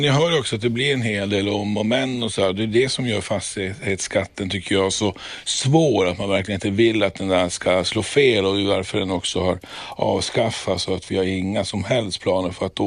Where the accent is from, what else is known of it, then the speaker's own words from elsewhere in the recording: northern Sweden, Sweden; Det är klart att jag kommer från norra Sverige, det finns stora hus, många fönster där.